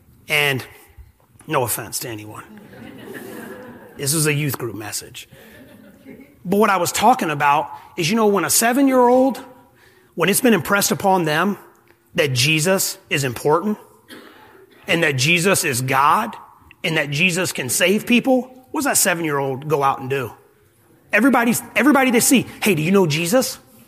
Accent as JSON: {"language": "English", "region": "Alabama", "country": "United States", "said": "I'm from South Alabama."}